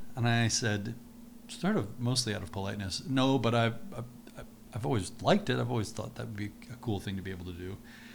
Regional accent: Elkins, West Virginia, United States; And I used to see Hazel a lot when I was a kid, growing up in Elkins through Augusta.

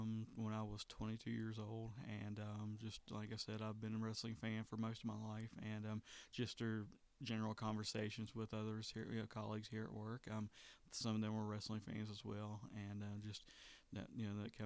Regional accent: Montgomery, West Virginia, United States; I'm originally from Montgomery, West Virginia. I was born April 19th, 1974.

